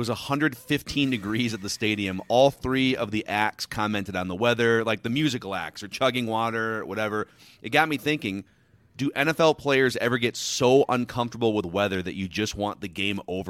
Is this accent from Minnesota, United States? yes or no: yes; Minnesota, United States; I grew up in Minnesota.